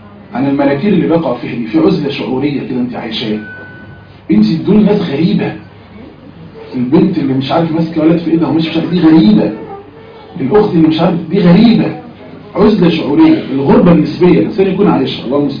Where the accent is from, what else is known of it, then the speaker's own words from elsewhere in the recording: Egypt; احنا عندنا في مصر